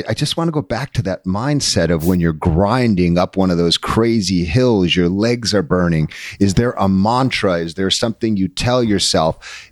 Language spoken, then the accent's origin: English; New England, United States; It's from, 'cause I'm from New England.